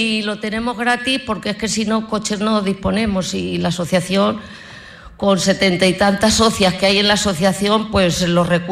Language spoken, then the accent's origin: Spanish; Valladolid, Castile and León, Spain; Es mi tierra, yo soy vallisoletana.